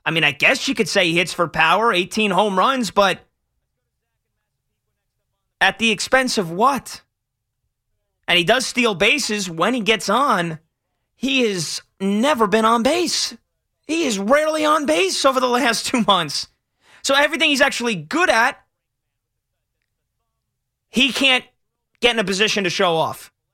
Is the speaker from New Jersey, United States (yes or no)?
yes; South Plainfield, New Jersey, United States; South Plainfield, Central Jersey.